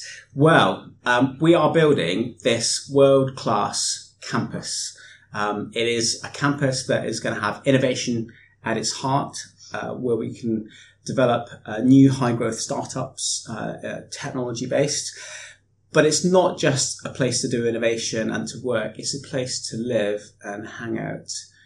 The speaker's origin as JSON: {"language": "English", "region": "Scotland", "country": "United Kingdom", "moved": "as an adult", "lives_now": "Cheltenham, United Kingdom", "said": "studied electronic engineering up in Scotland, where I'm from. You can probably hear a little bit of my accent. And I came down to Cheltenham as a new graduate to work for government as an engineer."}